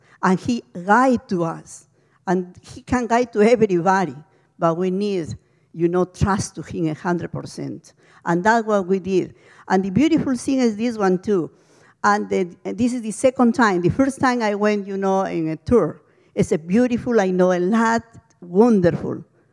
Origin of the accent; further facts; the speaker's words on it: Lima, Peru; English is a second language; Even I am from Peru, but I never saw those things because I live always in the capital, you know.